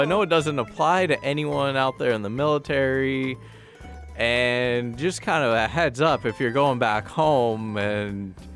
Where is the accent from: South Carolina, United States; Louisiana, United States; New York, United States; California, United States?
California, United States; A big thing I've noticed is I'm from California, and they legalized marijuana.